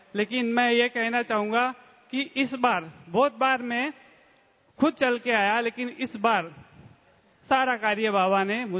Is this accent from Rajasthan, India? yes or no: yes; Fatehpur Shekhawati, Rajasthan, India; मैं फतेहपुर सिकावाटी से हूँ, जिला सीकर राजस्थान, बीकानेर जोन से।